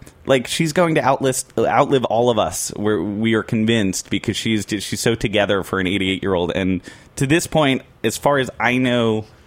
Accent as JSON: {"language": "English", "town": "Long Island", "region": "New York", "country": "United States", "said": "I'm from Long Island. My grandparents are from Brooklyn and Yonkers."}